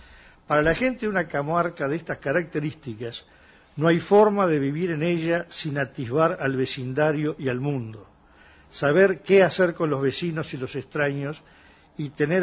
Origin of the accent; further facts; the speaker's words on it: Dolores, Soriano, Uruguay; Yo me crié, yo soy del litoral, de Dolores, en una época donde para escuchar una radio Montevideo había que tener antena en el techo, radio, AM. Yo me crié escuchando Radio Mitre, Radio Splendid, Radio Excelsior.